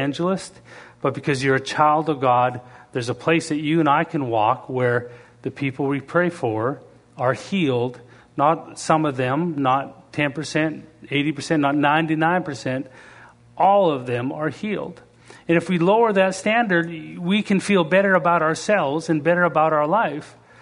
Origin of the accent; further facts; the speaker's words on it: Canada; We have, being Canadian, I can tell you that Canadians love to get together as a group and accomplish things.